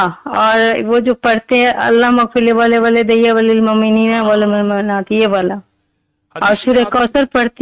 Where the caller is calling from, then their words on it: Pratapgarh, Uttar Pradesh, India; پرتاپ گنج سے.